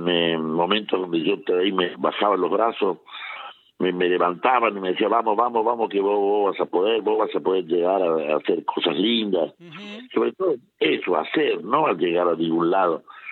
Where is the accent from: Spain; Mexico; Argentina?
Argentina; Salta; moved away; siempre traté de resguardar mi raíz y decir, no, yo no me transformé a porteño, sino siendo el negrito salteño.